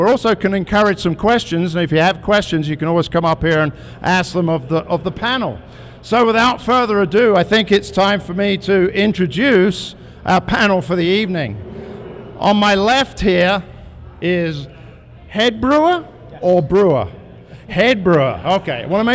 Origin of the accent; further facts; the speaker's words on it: United Kingdom; I'm the Brit, by the way.